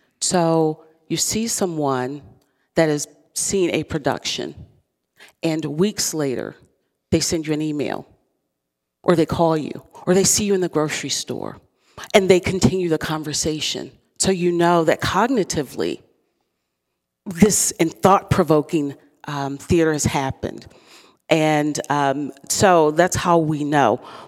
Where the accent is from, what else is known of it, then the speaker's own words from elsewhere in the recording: Baltimore, Maryland, United States; moved away as an adult; now in Harrisburg, United States; And I'm from Baltimore, so when I came here from Baltimore in 1995 for my professional career, I was looking for something to do.